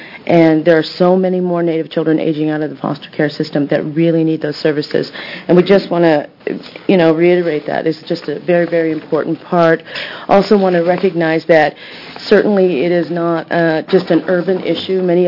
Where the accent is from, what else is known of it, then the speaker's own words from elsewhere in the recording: Texas, United States; I'm Comecuro Carrizo from Texas. But so we ended up with a lot of Spanish surnames.